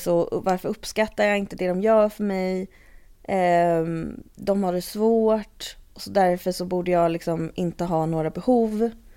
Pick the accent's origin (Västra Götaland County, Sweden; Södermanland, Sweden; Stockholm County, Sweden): Stockholm County, Sweden; Stockholm; also born or lived in London / Uppsala; jag och min mamma flyttade till från London till min mormor i Uppsala när jag var ett halvår. Och sen är jag uppvuxen i Stockholm. Och bott här liksom hela tiden ungefär med lite avbrott.